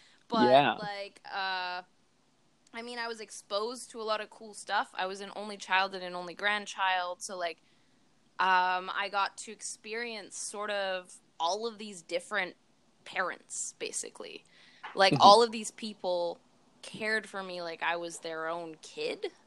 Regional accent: Vancouver, British Columbia, Canada; I'm an artist from Vancouver, Canada

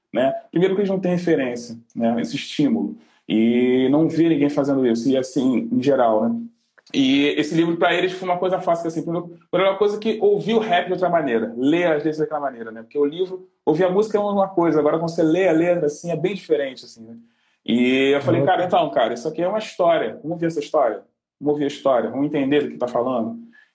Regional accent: Rio de Janeiro, Brazil; Bangu. Na real, nasci na Zona Oeste, né? Oeste do Bangu ali.

